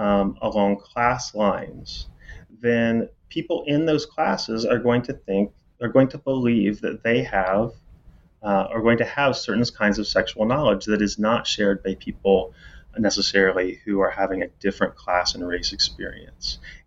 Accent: Indiana, United States; As I said, I'm from Indiana. And, you know, you sort of can never leave home. I'm never going back to Indiana.

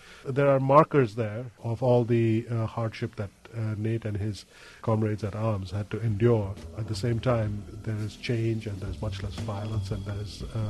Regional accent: India; I grew up in India, and because of the color of my skin and the way I look, I often was able to pass for an Iraqi.

